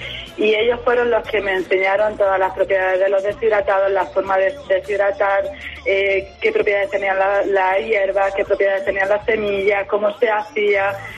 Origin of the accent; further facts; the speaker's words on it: Jaén, Andalusia, Spain; ahí en mi pueblo, yo soy de Jaén